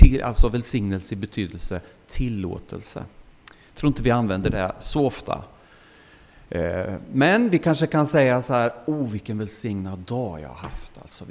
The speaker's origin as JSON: {"language": "Swedish", "region": "Östergötland", "country": "Sweden", "said": "Jag är östgöte som ni säkert hör. Så ni kan vara trygga med det. Jag bor i Hjulsbro. Och med fru och barn, fyra barn."}